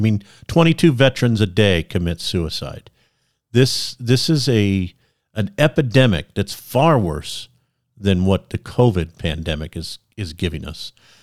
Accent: California, United States; also born or lived in San Jose; Yeah, you know, I am an old California boy myself. I was born in San Jose, raised in Santa Cruz County, spent many a years down there going to Southern California, visiting family and having fun.

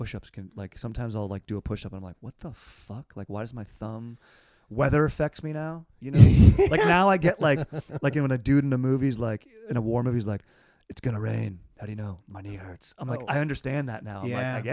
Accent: California, United States; Dude, it was rad, man. It was a great place to grow up. I mean, we were super spoiled. It was OC

